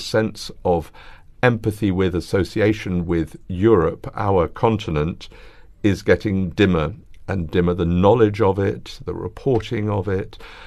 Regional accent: Singapore; born there; I was born in Singapore. I'm proud of that too. I love going back there.

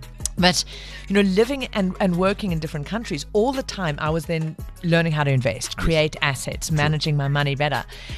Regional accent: Pinetown, KwaZulu-Natal, South Africa; also born or lived in Hong Kong / Australia / United States / France; Pinetown, just outside of Durban, that area. That's where I grew up.

